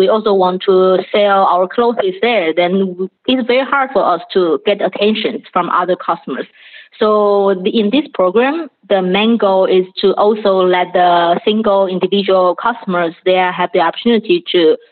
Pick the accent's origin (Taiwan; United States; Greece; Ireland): Taiwan; moved away as an adult; now in Berlin, Germany; So I'm originally from Taiwan.